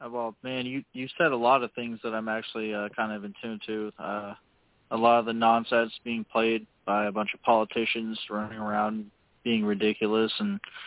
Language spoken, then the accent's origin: English; Illinois, United States; I'm from East Central Illinois.